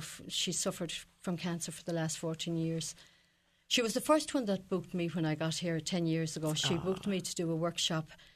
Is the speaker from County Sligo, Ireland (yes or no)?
yes; Gurchin, County Sligo, Ireland; Believe it or not, I know that most people won't believe this, but I'm not American. I'm actually from a little village called Gurchin, County Sligo. It's in the northwest of Ireland.